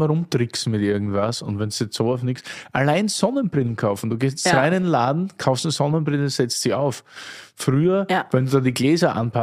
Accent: Hartberg, Styria, Austria; die kommen aus meinem Heimatort, aus Hartberg

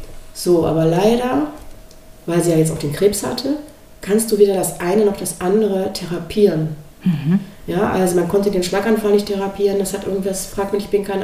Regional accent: Essen, North Rhine-Westphalia, Germany; now in Solingen, Germany; in Essen geboren, deswegen Essen, meine Heimatstadt hier. Ich wohne in Solingen

